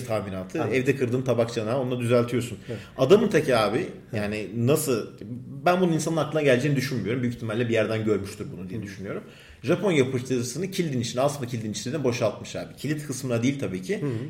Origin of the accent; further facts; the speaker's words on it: Ankara, Turkey; Tabii sevindirik bir Ankaralı olarak.